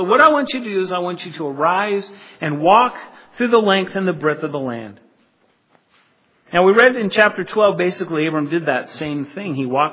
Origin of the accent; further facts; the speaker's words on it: Colorado, United States; But, you know, I grew up in Colorado. And as a kid, we went to certain places in Colorado